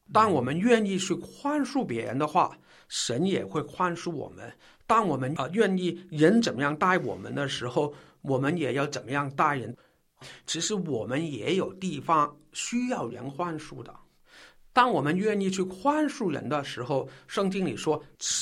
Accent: Hong Kong; accent: Cantonese; 你们也可能知道我是从香港来的啊，所以呢，我的普通话有很重的白话的口音。

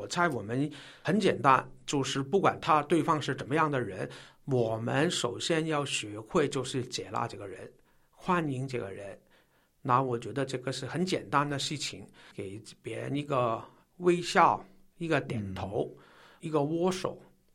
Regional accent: Hong Kong; accent: Cantonese; 你们也可能知道我是从香港来的啊，所以呢，我的普通话有很重的白话的口音。

